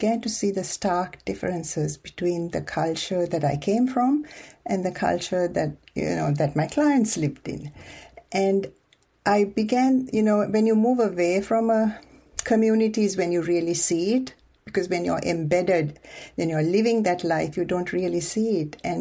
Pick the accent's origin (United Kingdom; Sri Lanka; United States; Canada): Sri Lanka; I was a Muslim. We are about 8% of the population in a Buddhist majority country.